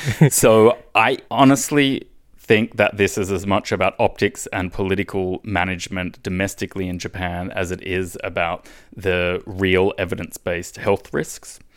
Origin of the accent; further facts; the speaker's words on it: Australia; like in my home country, Australia